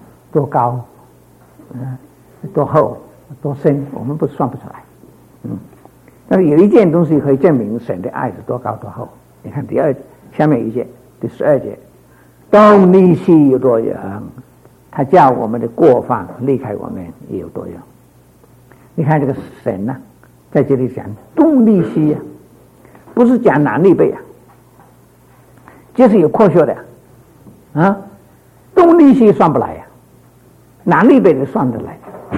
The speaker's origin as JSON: {"language": "Chinese", "region": "Guangdong", "country": "China", "said": "我哋广东人话嗰个房屋好似水瓜棚咁样"}